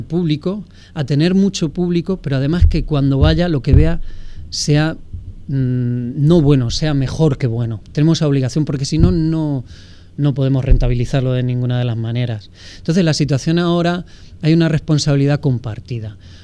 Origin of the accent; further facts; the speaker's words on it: Caudete, Castilla-La Mancha, Spain; now in Murcia, Spain; aunque estoy en Murcia, he estudiado en Murcia, tengo mucha relación en Murcia, ahora sigo viviendo en Murcia, soy de Caudete, un poco manchego